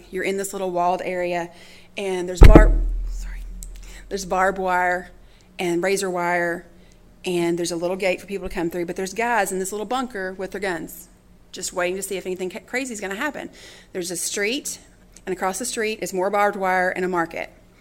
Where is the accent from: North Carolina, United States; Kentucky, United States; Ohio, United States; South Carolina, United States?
Kentucky, United States; I'm from Kentucky. I don't know.